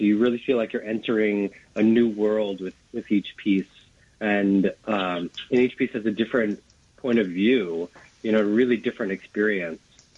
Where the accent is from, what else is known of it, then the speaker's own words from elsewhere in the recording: Queens, New York, United States; my experience growing up in Queens is, you know, everyone lives in Queens. You know, it's like such an extremely diverse place in every sense of the word.